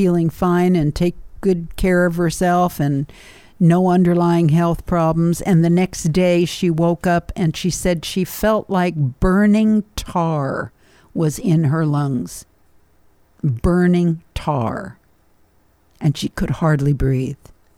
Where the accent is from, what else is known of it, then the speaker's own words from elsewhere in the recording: Culver City, California, United States; When I was growing up in West Los Angeles, Culver City, we used to have a milkman who came by and dropped milk off on the front porch.